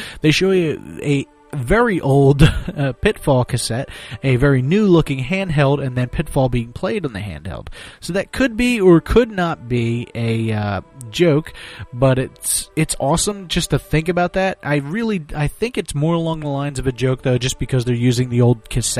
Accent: Philadelphia, Pennsylvania, United States; here in my hometown of Philadelphia, Pennsylvania

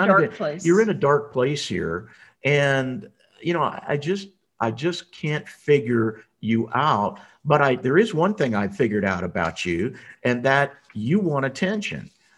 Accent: San Francisco, California, United States; As a guy that was born and raised in the People's Republic of San Francisco

